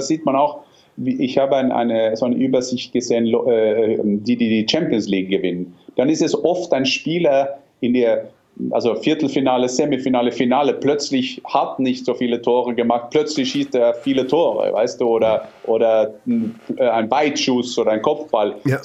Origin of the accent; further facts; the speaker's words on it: Norway; German is a second language; ich bin Norweger.